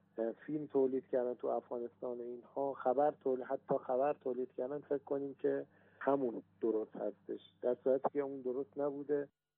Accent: Iran; حالا من به عنوان یک ایرانی عرض میکنم

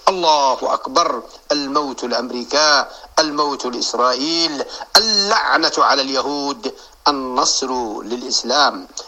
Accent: Yemen; والغرض استمرار العدوان والحصار على بلادنا اليمن

